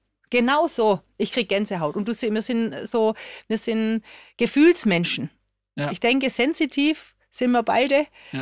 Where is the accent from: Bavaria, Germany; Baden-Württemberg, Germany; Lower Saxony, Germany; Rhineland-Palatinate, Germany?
Baden-Württemberg, Germany; als Schwäbin